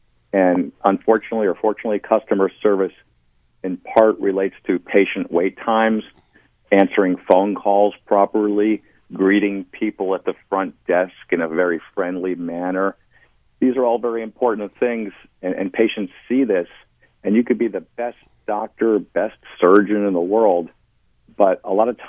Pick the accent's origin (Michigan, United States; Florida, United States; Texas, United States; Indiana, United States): Florida, United States; Coral Springs; also born or lived in Minnesota; I grew up in South Florida in Coral Springs, but I took off to the Midwest for 13 years for my training.